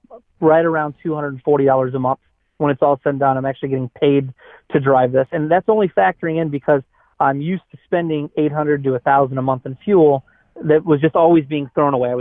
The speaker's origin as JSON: {"language": "English", "region": "Indiana", "country": "United States", "said": "when I decided to come back to work in Chicago, which is closer to home, I'm from Indiana, so I could see my family more"}